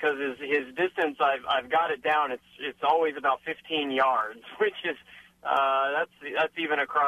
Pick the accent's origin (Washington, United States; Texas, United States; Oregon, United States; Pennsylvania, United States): Washington, United States; Seattle; I'm from Seattle, Washington, actually.